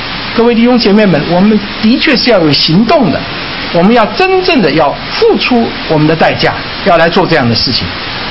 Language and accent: Chinese; Taiwan; 我们从台湾来的没有这个话啊，这个在国内才有啊